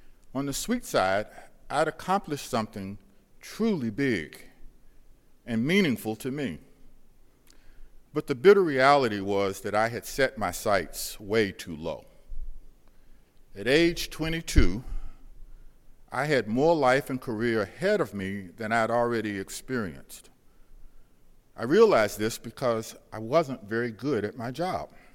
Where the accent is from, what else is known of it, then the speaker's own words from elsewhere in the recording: Charlotte, North Carolina, United States; David Lawrence, then editor of the Charlotte Observer, offered me a job as a night police reporter on my hometown newspaper.